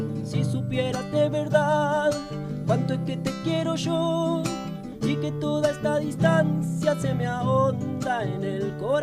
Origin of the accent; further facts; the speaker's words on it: Córdoba, Argentina; yo como soy de Córdoba, a la siesta no pasa nadie por Córdoba, o sea, donde vivo no, en la calle no hay autos.